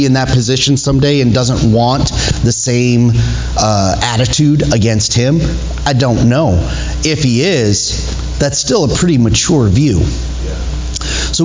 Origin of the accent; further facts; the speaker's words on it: Wisconsin, United States; And I come from Wisconsin, so I definitely know alcohol addictions. Saw that, grew up with that and all of that.